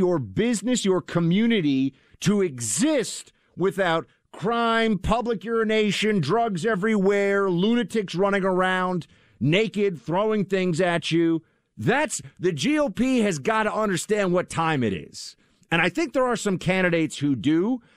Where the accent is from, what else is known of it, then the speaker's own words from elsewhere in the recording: New York, United States; Everybody that I know, I grew up in New York City. My family's a Wall Street family.